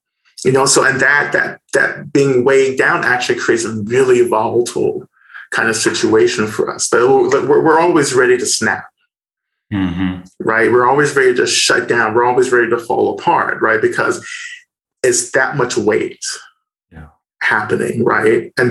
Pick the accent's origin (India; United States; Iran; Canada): United States; the South; moved away as an adult; now in Boston, United States; Because where I came from, like, I came from the South to Boston in my early 20s, like, no one meditated.